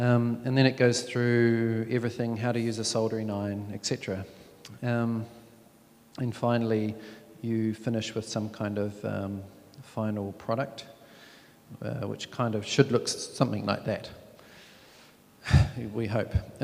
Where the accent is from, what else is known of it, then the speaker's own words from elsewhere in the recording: New Zealand; I'm from New Zealand.